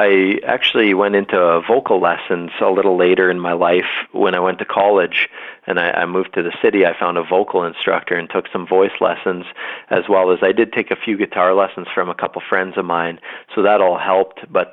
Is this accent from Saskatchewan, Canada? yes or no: yes; Saskatchewan, Canada; I grew up in Canada, in a province of Saskatchewan. It's right in the middle of Canada. And basically grew up there on a farm. I was raised near a small town that had about 300 people who lived in it.